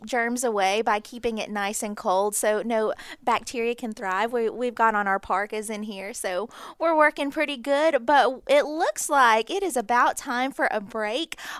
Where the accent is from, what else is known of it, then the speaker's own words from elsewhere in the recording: Alabama, United States; I'm Filipino, for our listeners that don't know, and so I sometimes don't think my blood was made for this really cold weather, despite being born and raised in Alabama.